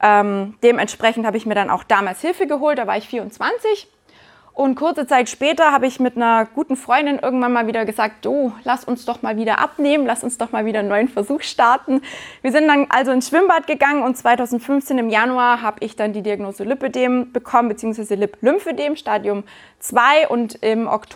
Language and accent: German; Günzburg, Bavaria, Germany; born there